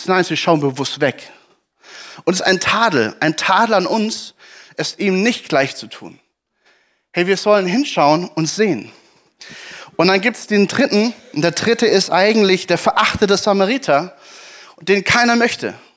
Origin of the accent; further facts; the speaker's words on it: Baden-Württemberg, Germany; Ich komme ja auch aus Baden.